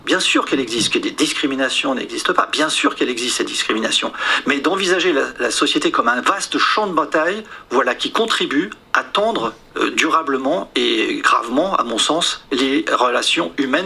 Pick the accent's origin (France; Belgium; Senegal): France; je suis français et que les Français sont champions du monde du temps passé à table.